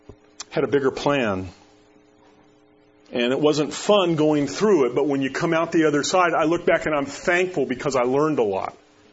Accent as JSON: {"language": "English", "region": "Florida", "country": "United States", "tie": "born or raised there", "said": "I grew up in Florida. Man, every afternoon, you knew it was going to rain."}